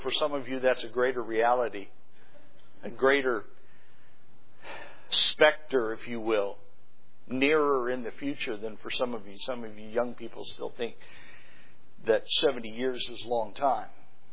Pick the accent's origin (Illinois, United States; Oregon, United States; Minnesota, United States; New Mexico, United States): New Mexico, United States; I grew up in the Staked Plains of eastern New Mexico, and the wind always blows there.